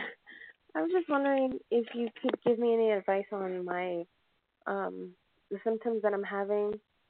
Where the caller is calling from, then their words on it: Colorado, United States; I'm calling from Colorado.